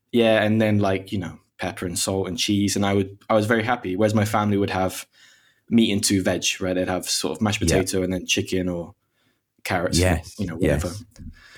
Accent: South of England, United Kingdom; Because I grew up in the South.

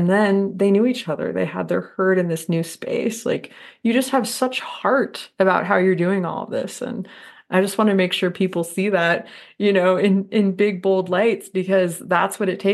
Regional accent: Santa Fe, New Mexico, United States; I grew up in Santa Fe, by the way. I don't know if you know that.

